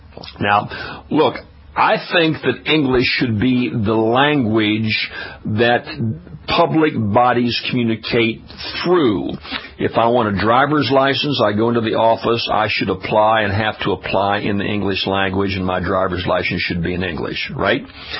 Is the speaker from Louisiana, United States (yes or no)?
yes; Louisiana, United States; In my home state of Louisiana, you can go to Abbeville, Louisiana, some of these small little South Louisiana towns